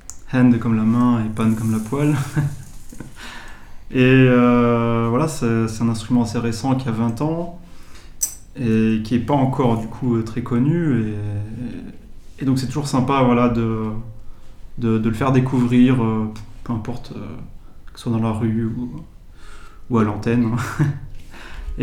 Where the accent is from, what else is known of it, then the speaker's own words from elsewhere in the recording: Southern France, France; Et voilà, donc je suis originaire du Sud.